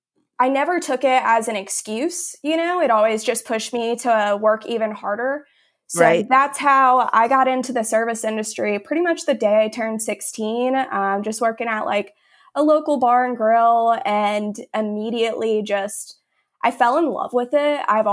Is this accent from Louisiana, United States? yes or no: yes; Baton Rouge, Louisiana, United States; Okay, so I'm from Louisiana, Baton Rouge, actually, born and raised.